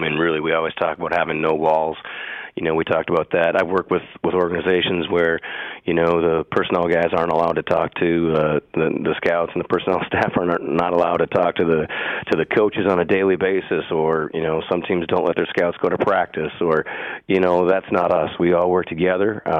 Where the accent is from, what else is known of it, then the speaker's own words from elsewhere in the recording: Green Bay, Wisconsin, United States; look, I grew up in Green Bay, and so, like, there was many times, like, you know, I didn't see a winning team until I was, like, 19, 20 years old, I think.